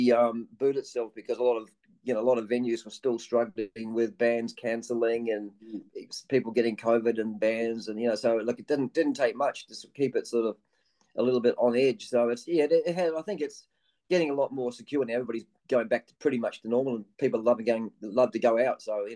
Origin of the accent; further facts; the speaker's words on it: New Zealand; now in Sydney, Australia; I came from New Zealand and lived on the northern beaches of Sydney, went to school up there.